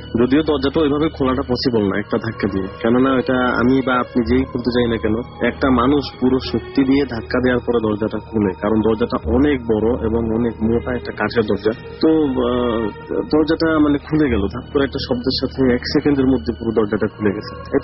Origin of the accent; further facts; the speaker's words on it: Senbagh, Chittagong Division, Bangladesh; now in Saudi Arabia; From KSA, আমার দেশের বাড়ি নোয়াখালী জেলার সেনবাগ থানায়।